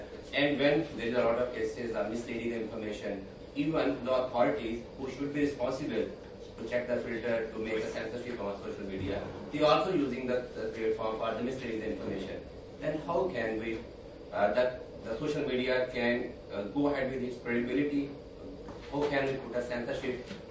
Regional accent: Pakistan; English is a second language; Basically, I'm a journalist from Pakistan.

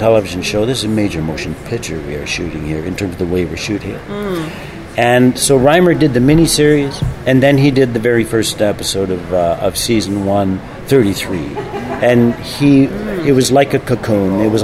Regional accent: Canada; Being Canadian, we do a lot of independent, low-budget films.

